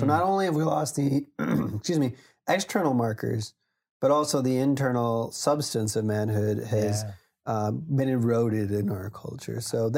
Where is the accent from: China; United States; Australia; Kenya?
United States; Wisconsin; We grew up in Wisconsin, you know, so it was often cold in the winters